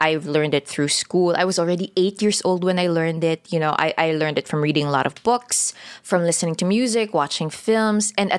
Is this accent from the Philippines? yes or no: yes; Manila, Metro Manila, Philippines; English is a second language; And I grew up in Tondo, Manila. You know, I grew up in Tondo, Manila. I didn't know how to speak in English until I was 7 or 8 years old.